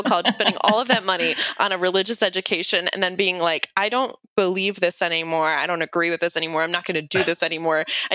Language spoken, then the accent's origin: English; Mexico; moved away as an adult; I grew up in Mexico as a missionary kid.